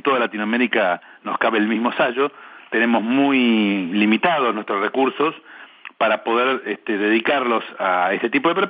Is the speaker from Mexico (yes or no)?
no; Argentina; en mi país, en Argentina